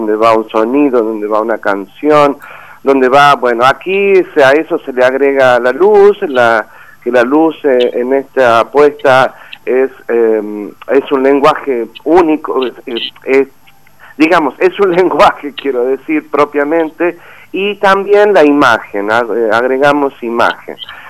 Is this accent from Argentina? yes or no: yes; Argentina; creo que soy el único argentino que lo integra